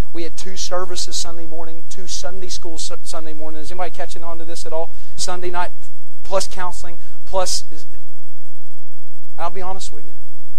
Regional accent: Texas, United States; now in Baltimore, United States; I'm not from Baltimore. Don't be spreading that dirty rumor. I moved there. I'm from North Texas, all right?

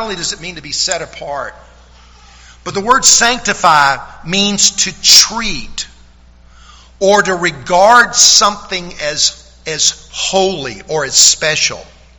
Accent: the South, United States; But because I grew up in the South, I have a real love for, maybe this is offensive to some of you, but it's called bluegrass.

